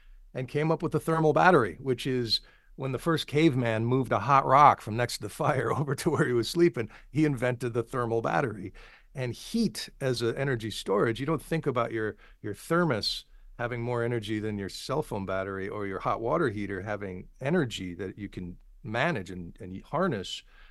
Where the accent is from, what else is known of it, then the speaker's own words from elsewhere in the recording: Wisconsin, United States; I packed body armor and flew to my home state of Wisconsin to cover the inauguration